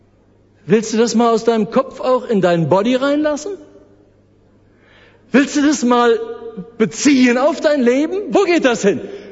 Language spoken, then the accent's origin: German; North Rhine-Westphalia, Germany; Ich komme aus dem Ruhrgebiet, da ist Fußball eine Religion.